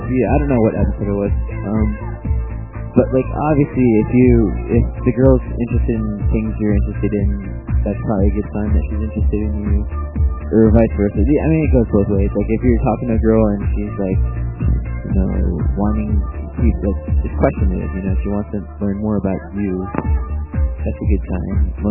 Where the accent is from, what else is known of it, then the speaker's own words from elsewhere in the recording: Midwest, United States; We're from the Midwest.